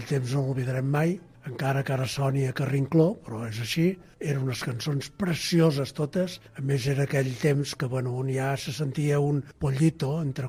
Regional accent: Barcelona, Catalonia, Spain; Jo vivia a Barcelona, que jo sóc de Barcelona tota la vida, vivia al carrer Enric Granados, i era un xavalet, devia tindre 6-7 anys

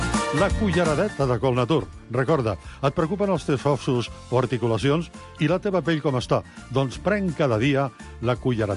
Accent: Montblanc, Catalonia, Spain; recordo perfectament Tremp i perfectament també, que m'estan escoltant en aquest moment, el meu poble Montblanc.

